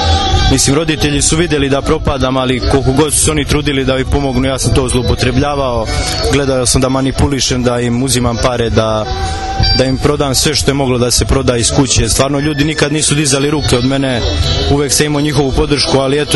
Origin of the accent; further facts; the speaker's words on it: Lazarevac, Belgrade, Serbia; imam 28 godina, dolazim iz Lazareca